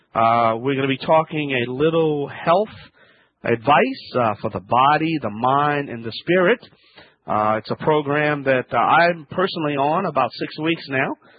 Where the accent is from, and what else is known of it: Louisiana, United States